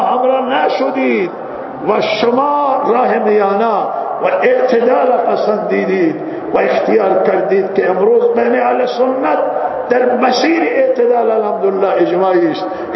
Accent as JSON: {"language": "Persian", "country": "Iran", "said": "ما ایرانی هستیم، آبا و اجداد ما برای این وطن کشته دادن"}